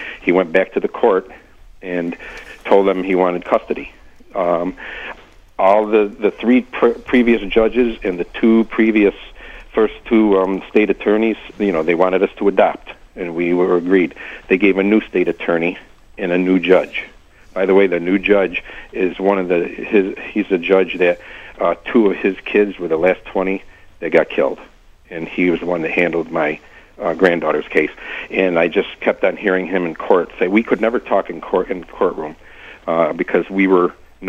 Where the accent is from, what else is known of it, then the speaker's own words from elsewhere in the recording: Bradenton, Florida, United States; I'm from Bradenton, but my case was in Miami